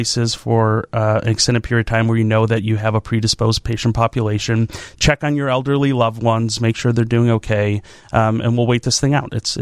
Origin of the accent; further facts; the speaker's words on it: Oak Lawn, Illinois, United States; Yeah, I'm a Southside guy, born and raised in Oak Lawn